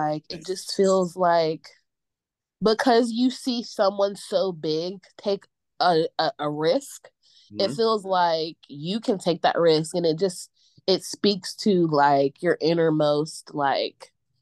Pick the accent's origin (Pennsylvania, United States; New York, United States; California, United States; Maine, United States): Pennsylvania, United States; Pittsburgh; So I feel like growing up in Pittsburgh as a Black child takes a lot of mental fortitude, especially if you are not, if you can't assimilate easily.